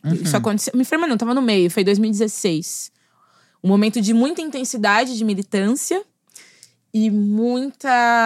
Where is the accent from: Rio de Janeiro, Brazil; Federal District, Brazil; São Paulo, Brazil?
São Paulo, Brazil; Sou de São Paulo. Vivi em múltiplos lugares em São Paulo. Meus pais sempre se mudaram muito. Eu sou filha de pais jovens. Minha mãe teve eu com 17 para 18 anos.